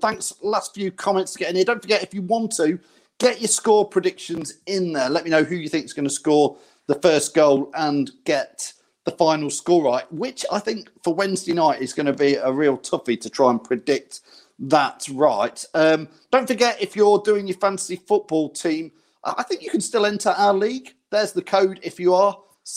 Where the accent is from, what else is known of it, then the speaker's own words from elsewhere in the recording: Loughborough, East Midlands, United Kingdom; Well, I'm from Loughborough area, and Burnley is about not much bigger than Loughborough.